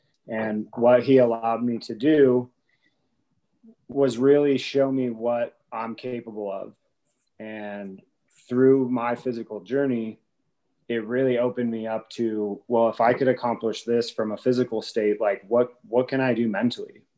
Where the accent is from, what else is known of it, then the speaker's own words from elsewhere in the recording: Bend, Oregon, United States; I grew up in the Northwest. I've lived in Bend, so pretty much Central Oregon, almost my whole life.